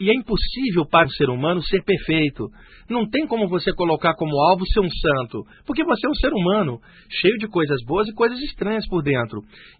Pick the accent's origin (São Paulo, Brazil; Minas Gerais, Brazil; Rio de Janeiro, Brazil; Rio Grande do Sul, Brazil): Rio de Janeiro, Brazil; desde pequeno, lá no Rio de Janeiro, onde eu nasci, a minha avó, que era muito católica